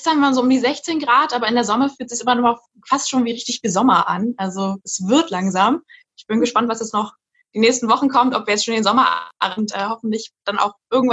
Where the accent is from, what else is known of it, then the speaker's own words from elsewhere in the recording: Berlin, Germany; dass ich komme ja wie gesagt aus Berlin und ich liebe es eigentlich jetzt rauszugehen und die Stadt zu erkunden.